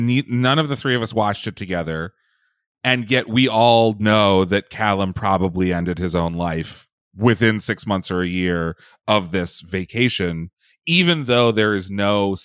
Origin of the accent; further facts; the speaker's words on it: Pennsylvania, United States; going back to where I grew up in Pennsylvania and doing karaoke is like much different.